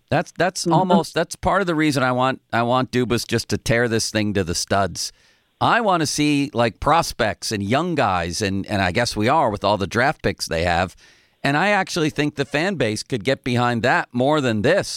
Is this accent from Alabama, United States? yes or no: no; Long Island, New York, United States; born there; I was born in Long Island.